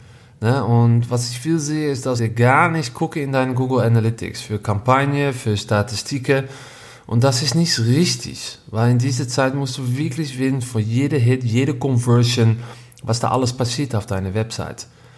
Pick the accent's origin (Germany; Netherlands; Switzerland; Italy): Netherlands; German is a second language; Ich bin Holländer